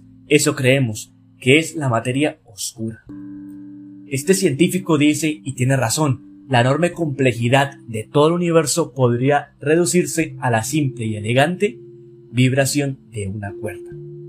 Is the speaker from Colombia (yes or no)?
yes; Colombia; Por si no sabían, yo soy colombiano. Y aquí en Colombia realmente no son tantas las personas que me escuchan.